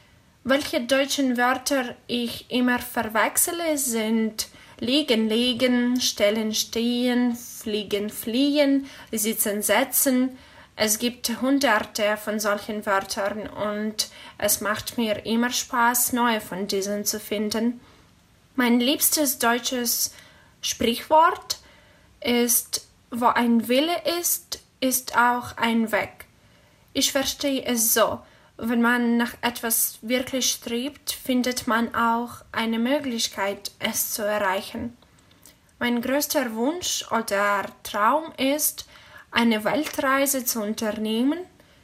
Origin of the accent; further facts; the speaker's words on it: Chernivtsi, Chernivtsi Oblast, Ukraine; German is a second language; Ich komme aus der kleinen Stadt Chernivtsi in der Ukraine. Ich lerne Deutsch